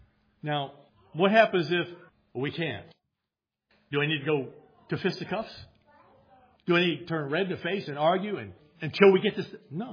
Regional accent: Missouri, United States; I'm from Missouri. I'm used to saying it. I like it.

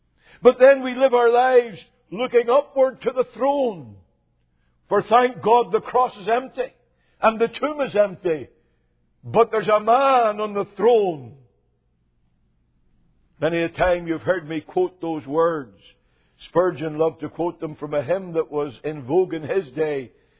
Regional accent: Belfast, Northern Ireland, United Kingdom; born there; I was born in Belfast

